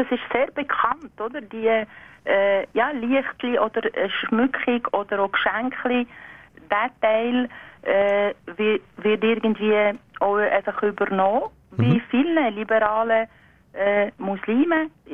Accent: Grindelwald, Bern, Switzerland; ich bin als Kind in Grindelwald aufgewachsen und habe den Brauch eigentlich schon als Kind aufgenommen.

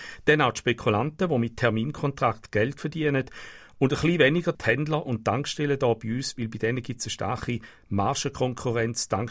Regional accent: Switzerland; auch bei uns in der Schweiz

